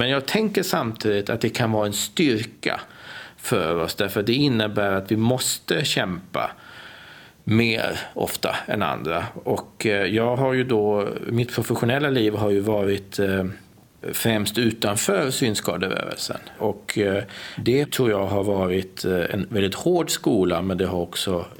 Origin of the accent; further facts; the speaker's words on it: Sweden; jag är ju född och uppvuxen i Sverige, och sen så har jag det här konstiga namnet.